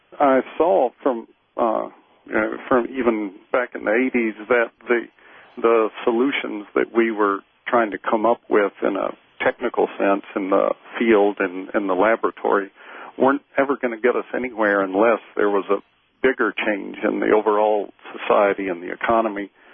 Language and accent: English; Georgia, United States; moved away as an adult; Well, actually, I grew up in Georgia and came to the Midwest on my 21st birthday, and have been here since then. But I grew up in a town of 30,000 or so didn't grow up on a farm.